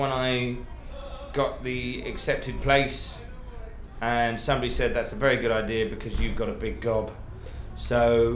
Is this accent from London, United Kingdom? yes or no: yes; London, United Kingdom; My date of birth is 11th of the 7th, 1974, and I'm from London.